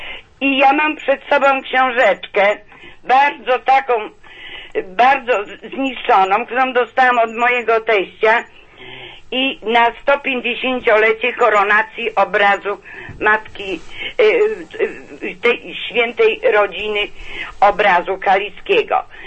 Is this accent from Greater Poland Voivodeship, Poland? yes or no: yes; Greater Poland Voivodeship, Poland; now in Gdańsk, Poland; z Gdańska, ale pochodzę ze stron kaliskich.